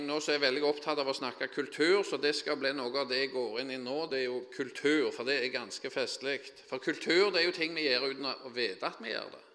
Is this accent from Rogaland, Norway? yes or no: yes; Finnøy, Rogaland, Norway; Jeg er jo fra Finnøy, der har de lagt en industri av bedehuskulturen.